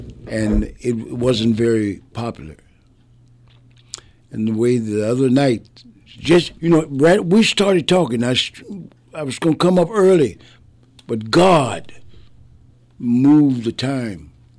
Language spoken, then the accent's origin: English; Iowa, United States; I was raised up in Iowa, up in this part of the country.